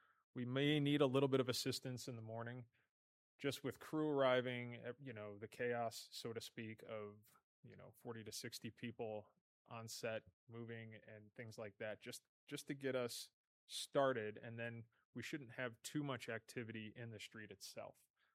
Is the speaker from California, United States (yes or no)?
no; Ohio, United States; So I feel at home in Texas, even though I'm from Ohio.